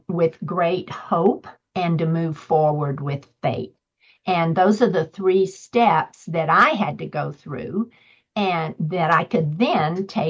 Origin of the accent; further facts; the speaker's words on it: Atlanta, Georgia, United States; And I'm going from Atlanta, Georgia, green grass and magnolias to the desert and rocks. I went from grits to guacamole. And I didn't even know how to pronounce guacamole. I mean, I am so dripping Southern.